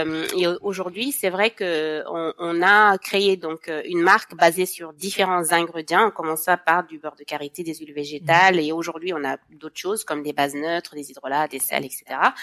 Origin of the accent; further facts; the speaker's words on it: Senegal; now in France; moi je suis sénégalaise et je vis en France depuis plusieurs années maintenant. Mais je suis issue d'une grande fratrie, mes parents sont au Sénégal où j'ai grandi une partie de ma vie